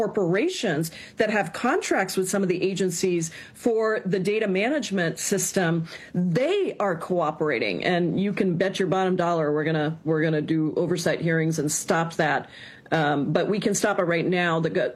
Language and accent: English; Washington, United States; Flock has been used right here in my home state of Washington